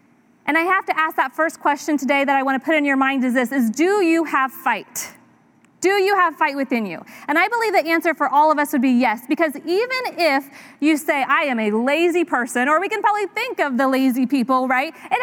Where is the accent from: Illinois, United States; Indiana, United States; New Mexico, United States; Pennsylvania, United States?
Indiana, United States; I was raised in Indiana, and we had to complete a triathlon to pass freshman gym.